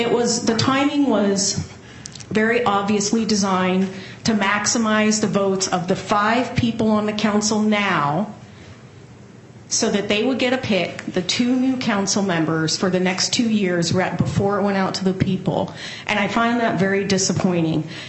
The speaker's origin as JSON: {"language": "English", "town": "Black Diamond", "region": "Washington", "country": "United States", "tie": "born or raised there", "lives_now": "Bellevue, United States", "said": "I live in Bellevue, and I grew up in Black Diamond"}